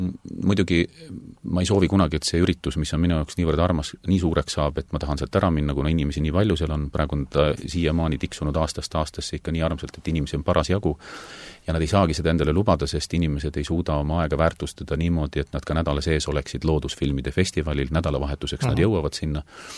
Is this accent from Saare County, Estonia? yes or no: yes; Saare County, Estonia; ma olen isegi Saaremalt nii pikalt ära olnud, et ma olen tulnud peale Muhu Väina autost välja ja suudelnud kodu mulda.